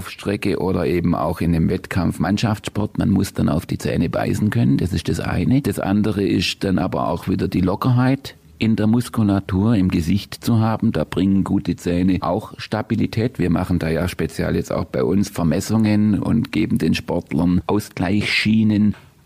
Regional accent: Ursenwang, Baden-Württemberg, Germany; Ich komme aus Ursenwang. Das ist ein Vorort von Göppingen.

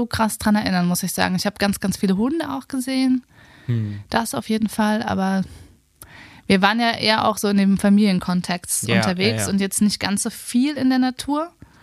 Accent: Germany; ich komme aus Deutschland

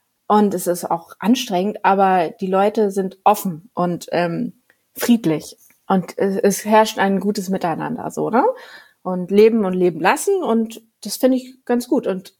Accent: Giessen, Hesse, Germany; born there; also born or lived in Lower Saxony / Schleswig-Holstein; Also das ist Heimat für mich, weil wir sind immer oft umgezogen. Ich bin in Gießen geboren, in Hessen, und dann sind wir über Niedersachsen nach Schleswig-Holstein.

